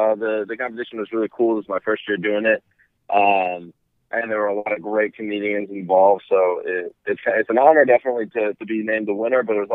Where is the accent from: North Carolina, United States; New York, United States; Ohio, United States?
Ohio, United States; Dayton; I'm an Arab Muslim, son of an immigrant, born and raised in the United States.